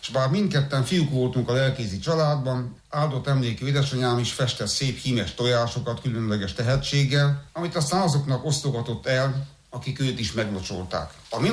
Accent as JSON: {"language": "Hungarian", "town": "Cetatea de Baltă", "region": "Alba County", "country": "Romania", "tie": "born or raised there", "said": "Kökülőváron, ahol felnőttem"}